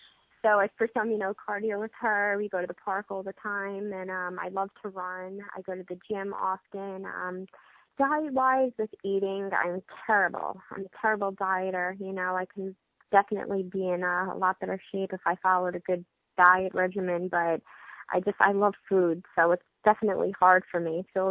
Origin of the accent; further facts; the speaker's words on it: Brooklyn, New York, United States; accent: Brooklyn; but I think that my Brooklyn accent is so bad.